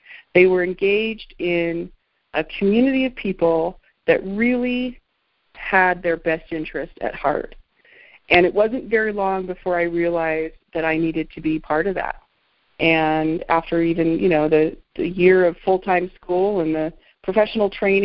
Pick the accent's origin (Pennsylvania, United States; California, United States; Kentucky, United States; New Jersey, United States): California, United States; moved away as an adult; now in Provo, United States; But I was from California, and I had just moved to this little town, Provo, Utah.